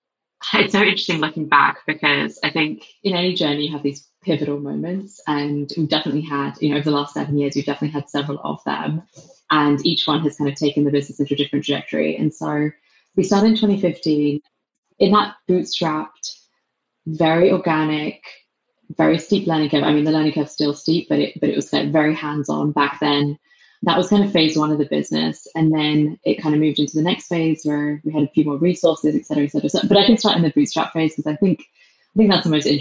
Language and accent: English; England, United Kingdom; accent: English; moved away as an adult; now in San Francisco, United States; Despite my English accent, I'm actually in San Francisco. I have been here for 10 years.